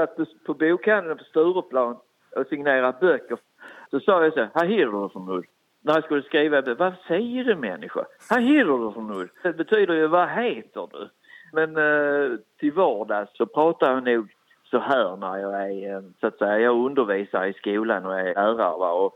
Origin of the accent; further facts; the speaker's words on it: Skåne, Sweden; accent: Scanian; Jag är tvåspråkig, så jag skojar ju till svenska. Jag kan prata både bygdemål och skånska.